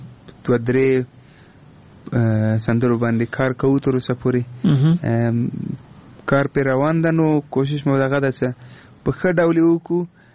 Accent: Afghanistan; نه زه افغان یم خو هندي ژبه ما زده کړې

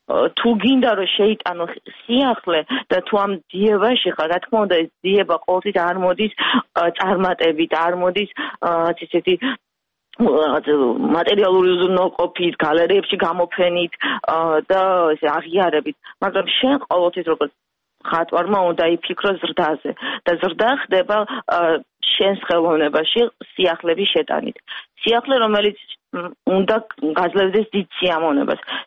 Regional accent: Gagra, Abkhazia, Georgia; born there; ხშირად როცა მეკითხებიან საიდან ვარ, თქვა ევროპაში, აღნიშნავ, რომ დავიბადე გაგრაში, აფხაზეთში.

